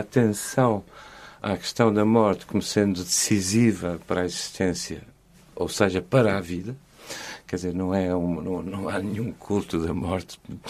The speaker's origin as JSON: {"language": "Portuguese", "country": "Portugal", "tie": "born there", "said": "Eu, na verdade, não sou religioso, mas nasci em Portugal, tive uma educação católica"}